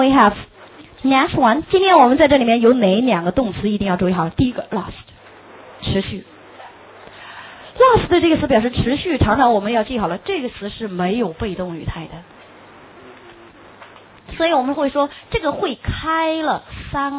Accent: Hong Kong; 只有我们香港人还在傻兮兮的还在喊 mummy

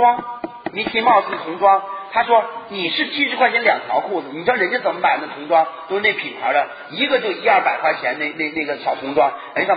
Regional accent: Yan'an, Shaanxi, China; 我来自一个延安的贫困的小山村

